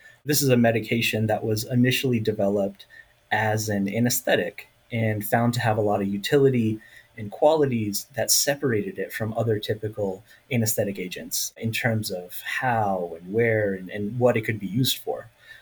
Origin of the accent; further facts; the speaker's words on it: Florida, United States; also born or lived in Pakistan; I was born in Pakistan, but I grew up in Florida, where I developed a deep love for soccer and hip hop.